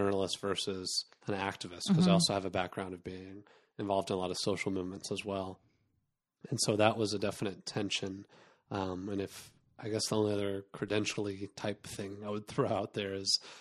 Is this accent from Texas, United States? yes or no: yes; Texas, United States; I have a lot of Texas pride, so I'll put that out there. I mean, my background, born and raised in Texas